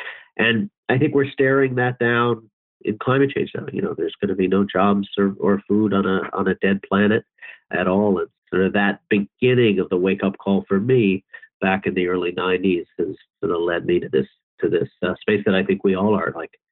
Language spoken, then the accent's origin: English; Newfoundland and Labrador, Canada; I grew up in Newfoundland, Canada, a little fishing village at the most eastern point in all of North America, next to a fisherman's co-op. It was what we think of as really the idyllic fishing village.